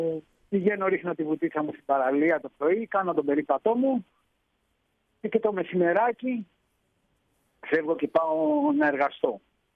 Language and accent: Greek; Greece; moved away as an adult; now in Brazil; εγώ μπορεί να είμαι Έλληνας, αλλά η ζωή μου είναι στη Βραζιλία. Νιώθω Βραζιλιάνος μετά από 10 χρόνια.